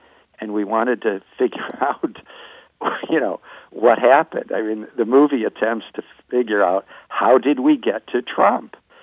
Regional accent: Michigan, United States; I grew up in Michigan

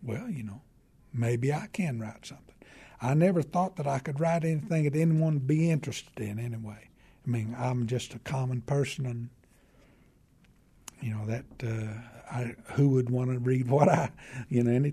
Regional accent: Kentucky, United States; It's growing up in Eastern Kentucky, and I like to tell about life growing as we grew up, how we lived

